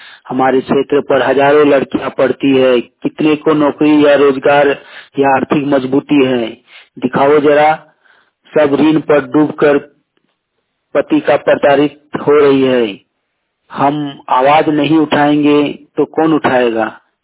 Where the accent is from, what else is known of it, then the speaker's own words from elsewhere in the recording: Kasmar, Jharkhand, India; ग्राम कसमार चट्टी पंचायत कसमार जिला बोकारो राज्य झारखंड का निवासी हूँ।